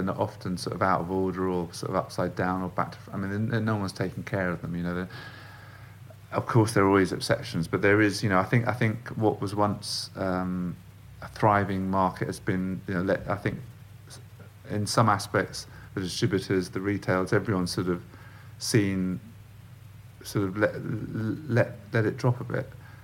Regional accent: London, United Kingdom; I mean, I'm from London, I've grown up in London, and I know where to go to get magazines.

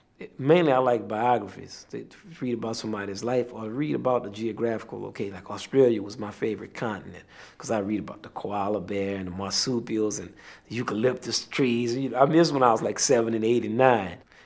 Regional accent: Kendall, Louisiana, United States; I grew up in Kendall, Louisiana. And they still had the ditches on the side of the street. It's country.

